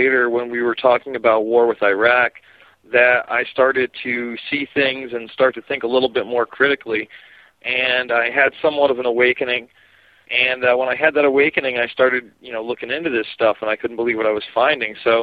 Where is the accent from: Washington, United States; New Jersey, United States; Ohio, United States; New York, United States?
New York, United States; Basically, I'm from New York.